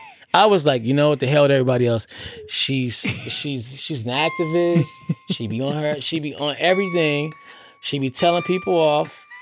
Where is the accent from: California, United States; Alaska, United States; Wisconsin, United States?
California, United States; I'm from the Bay.